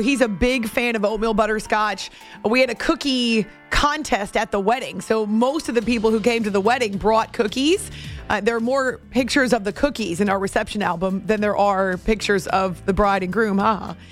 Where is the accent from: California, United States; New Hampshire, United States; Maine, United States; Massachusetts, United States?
New Hampshire, United States; Because I used to love the snow growing up in New Hampshire.